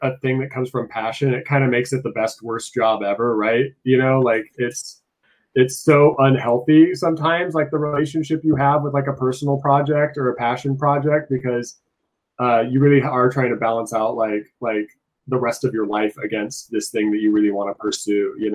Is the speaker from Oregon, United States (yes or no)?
yes; Oregon, United States; we're Oregon kids, rainy day kids. We stayed inside a lot and played video games growing up.